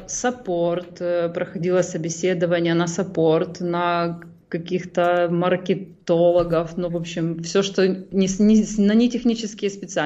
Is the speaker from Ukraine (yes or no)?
yes; Dnipro, Dnipropetrovsk Oblast, Ukraine; now in Italy; Я из Украины.